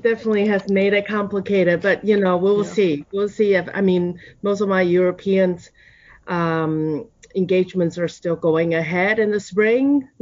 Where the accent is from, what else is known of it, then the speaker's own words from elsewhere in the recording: Kaohsiung, Taiwan; That's from my hometown, which is actually in Kaohsiung. People know Taipei better, but now my hometown has the largest arts complex in the world since November 2018.